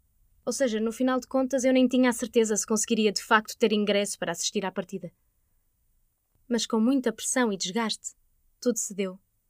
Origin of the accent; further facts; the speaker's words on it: Northern Portugal, Portugal; accent: northern Portuguese; Espero que não percam a magia com a minha pronúncia do norte.